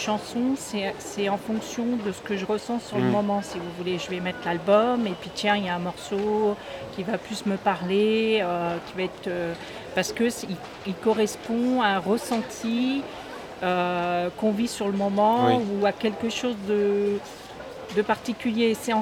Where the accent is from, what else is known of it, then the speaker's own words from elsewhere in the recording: Brittany, France; Et je viens des Côtes d'Armor, hein, et je venais tout juste de m'installer dans mon studio.